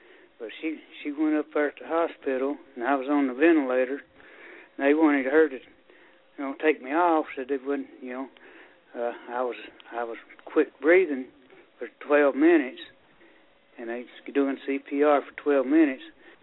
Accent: Sweetwater, Tennessee, United States; I'm from Sweetwater, Tennessee.

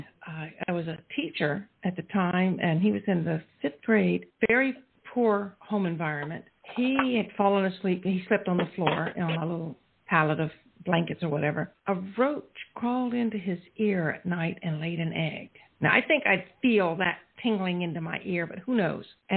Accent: Walterboro, South Carolina, United States; This was in my hometown of Walterboro, South Carolina, which hasn't grown much in about 300 years. It's still a very small town, mostly farming community.

